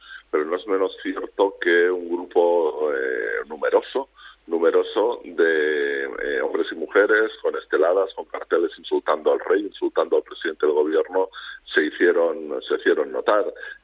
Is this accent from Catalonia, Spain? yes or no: yes; Catalonia, Spain; como catalán y persona que también se siente, como puede ser de otra manera, español